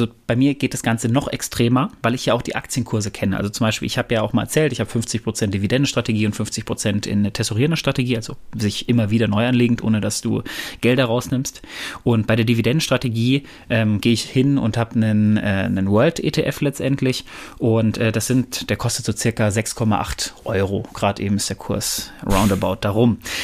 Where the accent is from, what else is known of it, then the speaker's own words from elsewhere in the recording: Bochum, North Rhine-Westphalia, Germany; ich komme aus Bochum. Ich hab VfL Bochum geschaut.